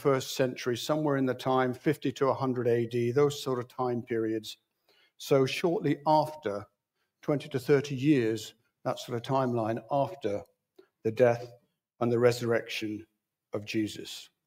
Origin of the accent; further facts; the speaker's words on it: India; I grew up in India. My dad was a missionary doctor in India.